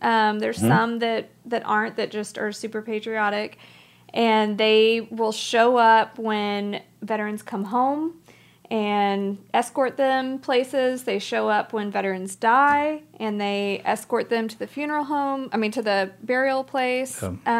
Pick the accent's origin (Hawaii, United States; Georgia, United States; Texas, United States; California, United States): Texas, United States; Dallas; Yeah, we're from Dallas.